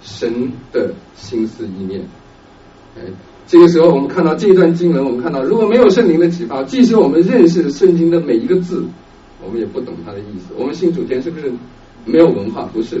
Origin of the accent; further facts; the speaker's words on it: China; 我们这个从大陆来的人